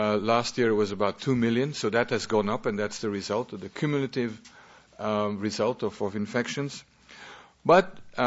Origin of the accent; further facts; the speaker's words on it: Belgium; English is a second language; very relevant for my country, for I come from Belgium